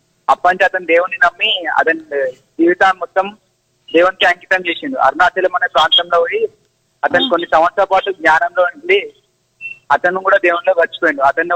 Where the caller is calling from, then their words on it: Hyderabad, Telangana, India; నేను హైదరాబాద్ నుంచి అండి. మా అయితే ప్రాపర్ మేనేజ్ కానీ హైదరాబాద్ లో ఉంటాను అండి.